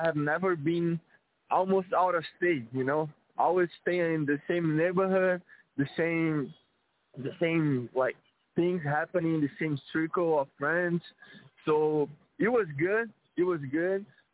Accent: Brazil; English is a second language; So, back in Brazil, I was born in 2003, as I said.

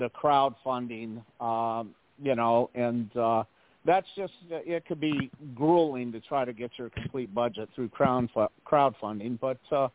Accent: Ohio, United States; I grew up in Ohio, just a country boy.

